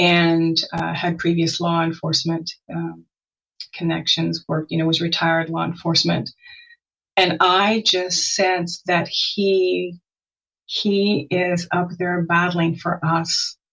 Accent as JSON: {"language": "English", "region": "Texas", "country": "United States", "tie": "born or raised there", "said": "And I always knew what it was because I grew up in Texas, the panhandle of Texas."}